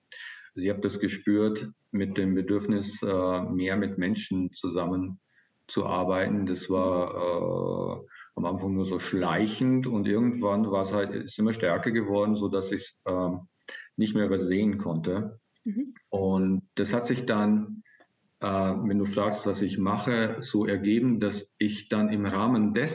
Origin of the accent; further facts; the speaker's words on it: Bavaria, Germany; 1970 auf diesen Planeten gekommen. Als ich so vorübergeflogen bin, dachte mir, der sieht gut aus. Und ich bin gelandet in Bayern und bin dort aufgewachsen.